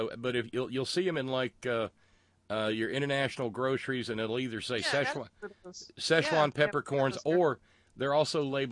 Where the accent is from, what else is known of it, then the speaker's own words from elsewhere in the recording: United States; I still haven't gotten to the manifest embarrassment I feel as an American